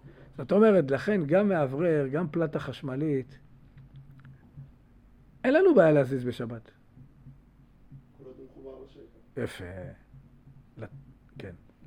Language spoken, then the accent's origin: Hebrew; Jerusalem, Jerusalem District, Israel; כי אנחנו ירושלמים. אנחנו לא בני ברקים.